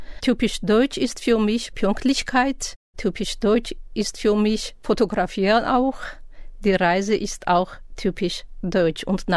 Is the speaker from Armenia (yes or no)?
yes; Yerevan, Armenia; German is a second language; komme ich aus Erivan, aus Armenien. Erivan ist die Hauptstadt von Armenien.